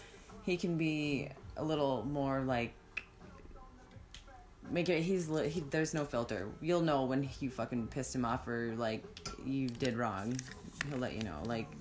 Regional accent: Watertown, South Dakota, United States; There was a place back home in my hometown, Watertown, South Dakota.

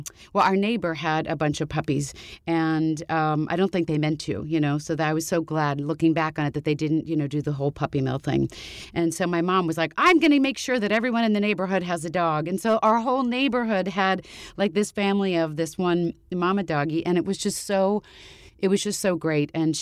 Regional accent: Maryland, United States; You know? I'm from the East Coast, too. Joey, how you doing? I'm from Maryland, D.C. area with folks and step folks from Philly and Jersey and all that stuff.

